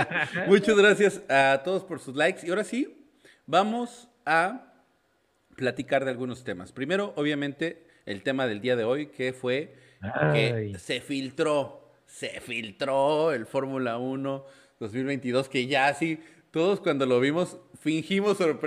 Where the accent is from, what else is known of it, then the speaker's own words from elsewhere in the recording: Atizapán, State of Mexico, Mexico; also born or lived in Saltillo; soy orgullosamente mexicano, de la tierra del Zarape, Saltillo, Coahuila. Esa es la tierra que me vio nacer, crecí en Atizapán